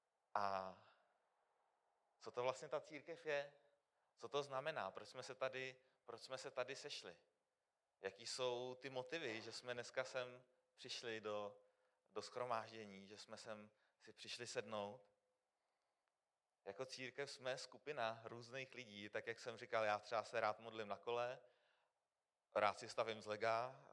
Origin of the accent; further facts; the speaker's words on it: Kutná Hora, Central Bohemian Region, Czechia; já jsem z KSK, z Kutné Hory a jako křesťan jsem vlastně vyrůstal od malička, naši uvěřili, když mě byly nějaký 2 roky